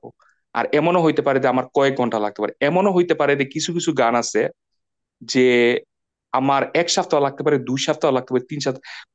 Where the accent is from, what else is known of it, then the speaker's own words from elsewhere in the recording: Leicester, East Midlands, United Kingdom; আমার home town লেস্টারে